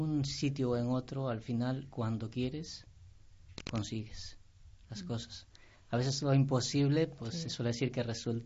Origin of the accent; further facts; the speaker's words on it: Ecuador; moved away as an adult; soy de Ecuador. Tengo 39 años ya. Llegué aquí con 19 años en el año 2003. Es decir, llevo ya 20 años aquí en el territorio.